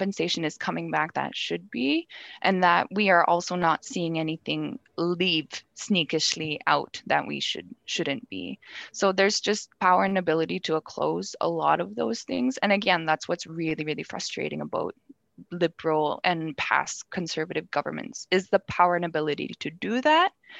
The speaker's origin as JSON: {"language": "English", "country": "Canada", "said": "And in Canada, as a Canadian, you should have the power and ability to have that right to self-determination"}